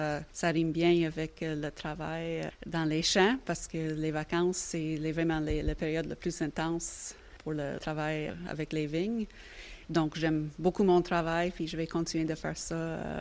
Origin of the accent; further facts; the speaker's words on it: British Columbia, Canada; Oui, il y a du vin, mais étonnamment, quand j'étais jeune, il n'y avait pas beaucoup de vin, de vignobles dans cette région.